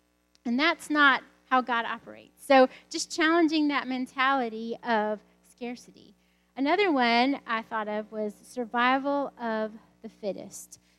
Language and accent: English; the South, United States; because I grew up in the South, that there would be a place without biscuits.